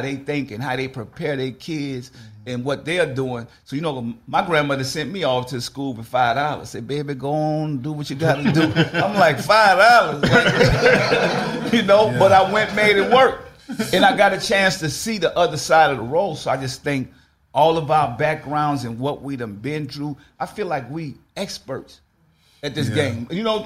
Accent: New Orleans, Louisiana, United States; so for me being from New Orleans, y'all know I grew up in a project

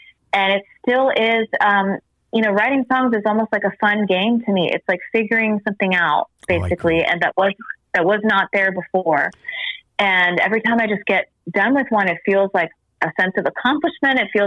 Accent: Miami, Florida, United States; It's really fun because I grew up in South Florida, as you know, in Miami, and there's a lot of Latin culture there.

